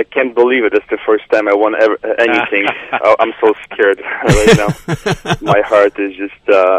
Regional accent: Poland; moved away; I came from Poland maybe 23 years ago, and I really didn't understand my faith that much.

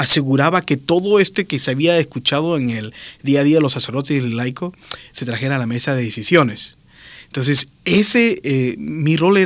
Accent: Lima, Peru; now in United States; yo soy originario de Lima, del Perú. Uh-huh. Y tengo en Estados Unidos, llegué en el 99 como parte de una comunidad religiosa.

